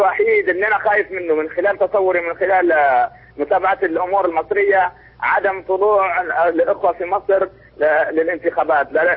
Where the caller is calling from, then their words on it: Nigeria; أنا مكلمك من نيجيريا.